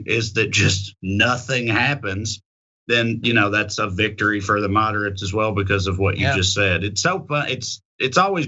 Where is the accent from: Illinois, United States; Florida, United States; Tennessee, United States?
Tennessee, United States; I went to my home state of Tennessee and covered this medical marijuana legislation that was about to happen there